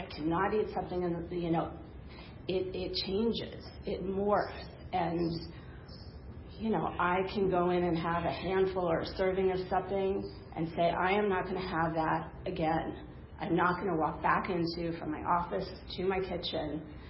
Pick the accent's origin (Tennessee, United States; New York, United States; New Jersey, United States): New York, United States; I grew up in New York. I was one of middle child of three girls.